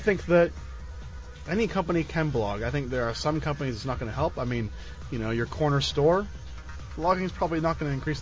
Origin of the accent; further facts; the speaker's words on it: Canada; first language German; English is a second language; German's my first language, and I'm French Canadian, right? So English isn't really my first language.